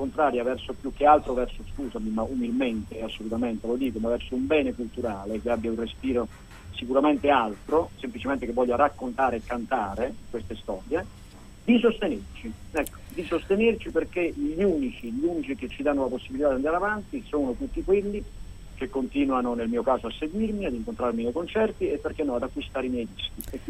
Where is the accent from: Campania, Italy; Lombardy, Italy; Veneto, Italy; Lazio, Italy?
Campania, Italy; moved away as an adult; also born or lived in Avellino / Naples / Tuscany; Sono campano di origine